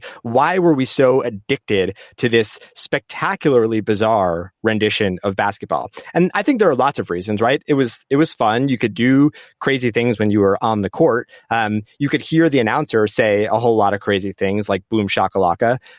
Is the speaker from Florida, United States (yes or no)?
no; New Jersey, United States; I grew up in New Jersey, so I played with the Nets